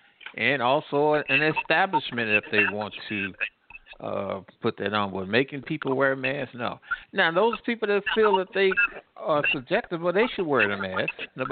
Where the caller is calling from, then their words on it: Midwest, United States; I'm calling from the Midwest